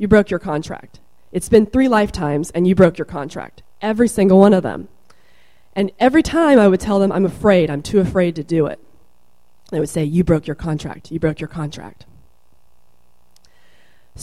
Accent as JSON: {"language": "English", "region": "Idaho", "country": "United States", "said": "I'm originally from Idaho."}